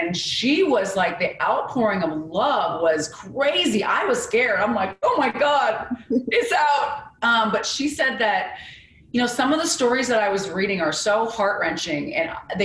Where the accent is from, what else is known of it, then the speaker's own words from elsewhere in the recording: Seattle, Washington, United States; also born or lived in Midwest; You know, I was raised in the Midwest and then in Seattle, in Eastern Washington.